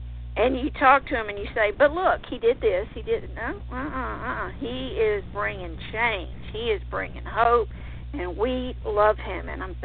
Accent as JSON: {"language": "English", "region": "Louisiana", "country": "United States", "also_born_or_lived": "Texas", "said": "I'm from Louisiana, and I lived in Texas for a while"}